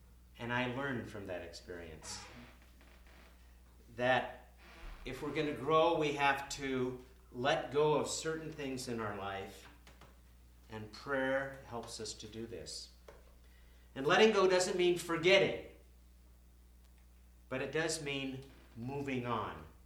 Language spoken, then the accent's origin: English; West Coast, United States; I'm from the West Coast, so I'd never really been to the East Coast, except when I'd flown to Africa.